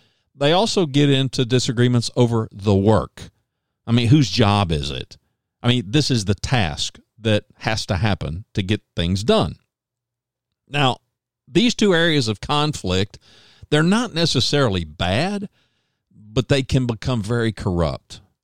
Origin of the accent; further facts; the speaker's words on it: Oklahoma, United States; born there; now in Texas, United States; I was born in Oklahoma. I live in Texas, but go OU.